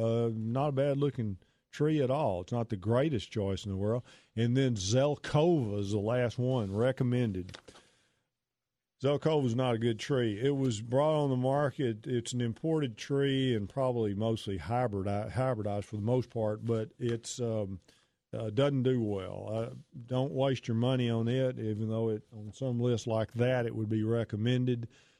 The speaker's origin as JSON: {"language": "English", "town": "Pittsburgh", "region": "Texas", "country": "United States", "said": "I certainly know where Gladewater is. I'm from Pittsburgh, Texas."}